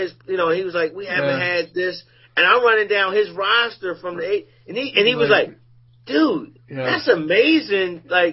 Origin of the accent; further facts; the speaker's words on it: Philadelphia, Pennsylvania, United States; So I'm brown, but I'm speaking English from Philly, you know.